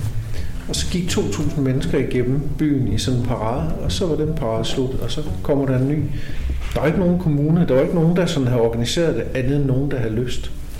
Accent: Langeland, Region of Southern Denmark, Denmark; now in Svendborg, Denmark; jeg voksede op på Langeland, og så skulle jeg ligesom alle andre på ungdomsuddannelse i Svendborg. Og så, ja, så flyttede jeg faktisk alene på et kollegieværelse som 17 år.

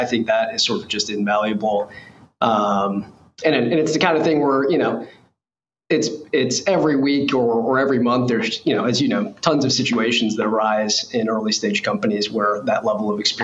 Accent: Illinois, United States; moved away as an adult; So I grew up outside of Chicago, moved to New York for college, and I got my start in investing actually freshman year of college.

